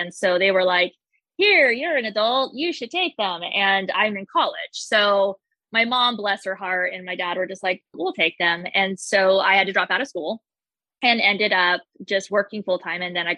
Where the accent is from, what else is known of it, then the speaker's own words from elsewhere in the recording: Las Vegas, Nevada, United States; Although I did grow up in a house of showgirls because I grew up in Vegas.